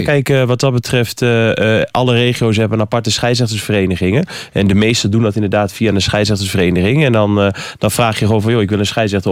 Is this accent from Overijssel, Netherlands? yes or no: yes; Nijverdal, Overijssel, Netherlands; Ik ben al van Nijverdal